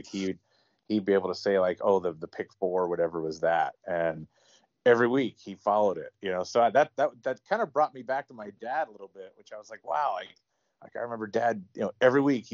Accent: East Coast, United States; I'm from the East Coast.

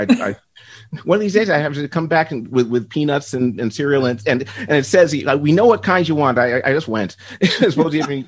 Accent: New York, United States; I grew up outside New York City

